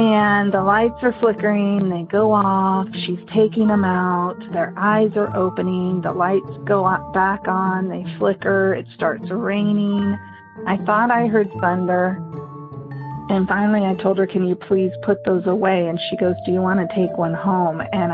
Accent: California, United States; I'm from California.

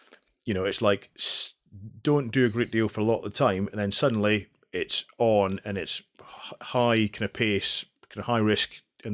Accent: Scotland, United Kingdom; Yeah, so I grew up in the sort of northeast highlands of Scotland, kind of between Aberdeen and Inverness, what is now the Cairngorm National Park.

